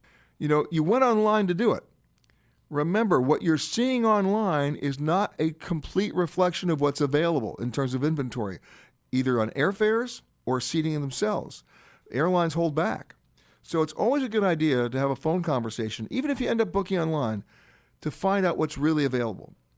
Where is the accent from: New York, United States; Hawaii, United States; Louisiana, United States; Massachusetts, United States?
New York, United States; Manhattan; I grew up in Manhattan, in Harlem, so I grew up learning Puerto Rican Harlem Spanish